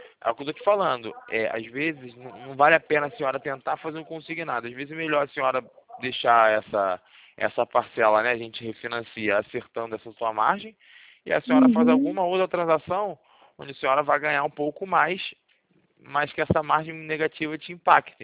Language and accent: Portuguese; Rio de Janeiro, Brazil; Eu sou do Rio, falo da central de relacionamento, entendeu? Do Santander, mas eu fico no centro da cidade.